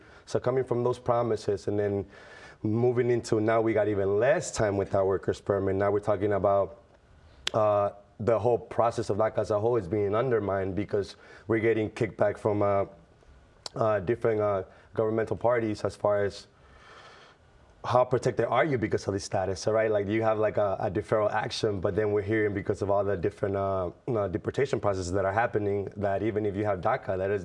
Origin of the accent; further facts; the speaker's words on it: Chicago, Illinois, United States; I'm relocating to a completely new state. I grew up here in Chicago.